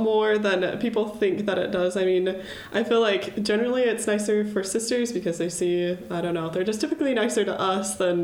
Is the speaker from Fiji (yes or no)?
no; Spanish Fork, Utah, United States; I'm from Spanish Fork, Utah.